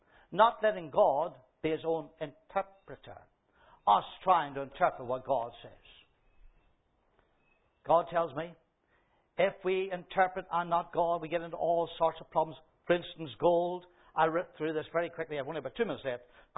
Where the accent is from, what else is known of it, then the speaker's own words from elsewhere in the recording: Ireland; accent: Irish; let me paraphrase it in case you can't catch it properly from my Irish accent.